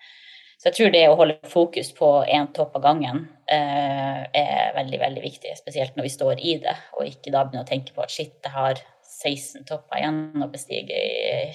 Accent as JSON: {"language": "Norwegian", "town": "Vadsø", "region": "Finnmark", "country": "Norway", "tie": "born or raised there", "said": "Og så er det veldig enkelt å reise til Oslo, og så er det veldig enkelt å reise hjem til Vadsø."}